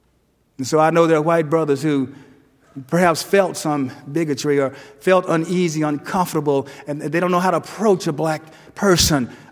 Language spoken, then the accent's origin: English; Los Angeles, California, United States; I grew up in Watts in Los Angeles, and I graduated from high school in 1965